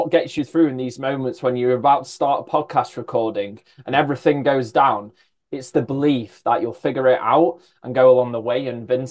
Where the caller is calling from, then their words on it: United Kingdom; I'm in the UK actually